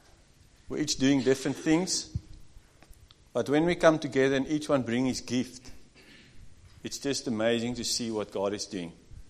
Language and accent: English; South Africa; We come from South Africa.